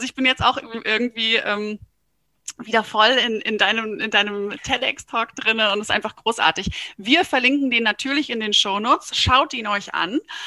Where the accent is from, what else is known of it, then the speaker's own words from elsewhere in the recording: Rhine-Main area, Germany; now in Berlin, Germany; ich komme ursprünglich aus dem Rhein-Main-Gebiet und wir sind in Berlin.